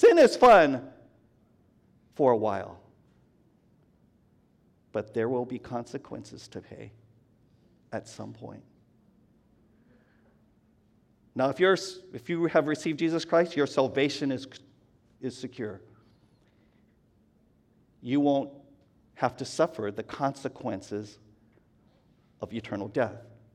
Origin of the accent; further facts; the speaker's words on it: Sacramento, California, United States; I'm from Sacramento. I have no affinity to Sacramento, right?